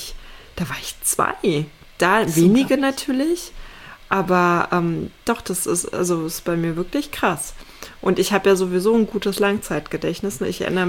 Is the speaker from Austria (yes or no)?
no; East Germany, Germany; Also gut, ich bin ja in Ostdeutschland aufgewachsen, ne? Ehemalige DDR.